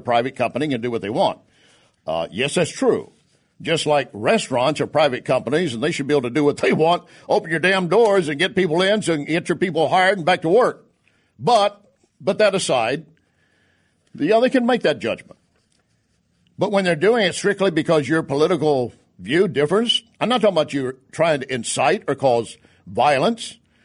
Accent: Texas, United States; Now, I grew up in West Texas. There's not a lot out there except mesquite bushes and rattlesnakes.

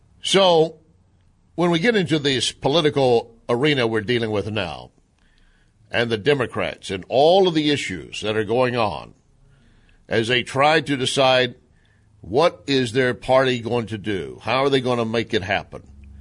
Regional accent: Texas, United States; You know, I come from Texas.

